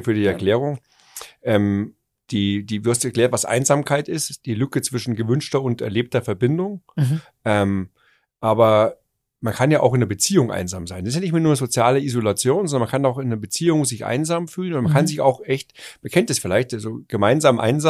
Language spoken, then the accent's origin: German; Waldtrudering, Bavaria, Germany; ich komme aus Waldrudering. Ich habe früher zu jedem Menschen auf der Straße Grüß Gott gesagt.